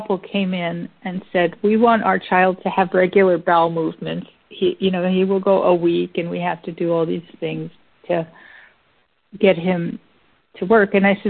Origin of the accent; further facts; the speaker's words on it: New Jersey, United States; born there; the way that I got into fight or flight is I was born in New Jersey.